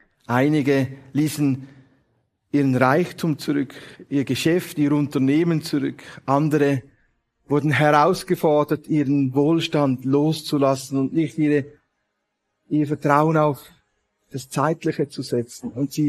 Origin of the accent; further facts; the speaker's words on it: Bern, Switzerland; Ich komme aus dem Kanton Bern, der Nähe von Thun.